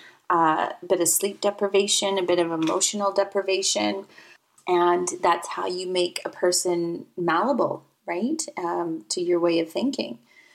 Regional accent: British Columbia, Canada; Between birth and being 13, I lived in three different communes throughout British Columbia. I grew up in Canada.

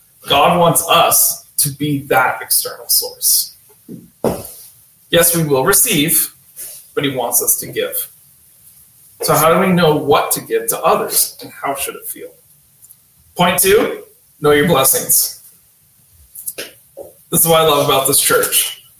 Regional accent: New York, United States; we grew up in the States and we were in New York.

